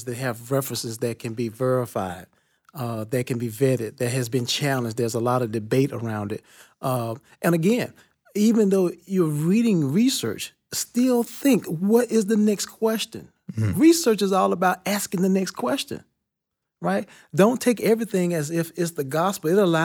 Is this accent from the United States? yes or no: yes; Bible Belt, United States; I had to read the Bible because, you know, I come from the Bible Belt